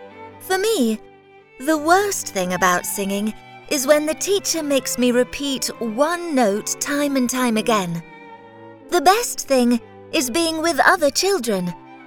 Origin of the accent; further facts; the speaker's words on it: Leipzig, Saxony, Germany; born there; English is a second language; I was born in Leipzig, Germany, and I still live there.